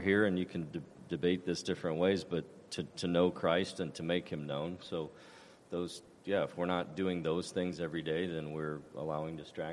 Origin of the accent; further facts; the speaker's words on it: Pennsylvania, United States; I grew up in Pennsylvania, and we had a lot of Amish folks out there.